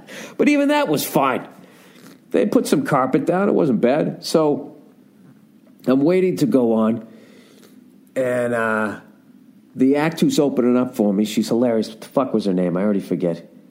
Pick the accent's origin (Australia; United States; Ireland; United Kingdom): Ireland; I'm an Irish guy and I want to have a fucking drink or some shit.